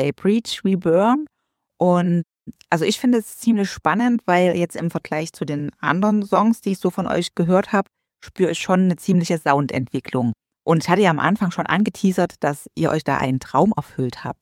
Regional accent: Chemnitz, Saxony, Germany; Ich komme ja aus Chemnitz

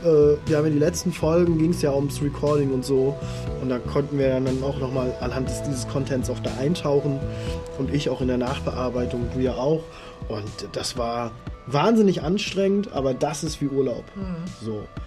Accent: Baltic coast, Germany; Und wenn du an der Ostsee groß geworden bist, gehst du im Sommer an die Ostsee.

